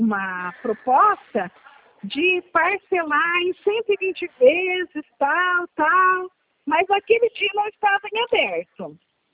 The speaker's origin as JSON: {"language": "Portuguese", "town": "Nova América da Colina", "region": "Paraná", "country": "Brazil", "said": "do estado do Paraná, de Nova"}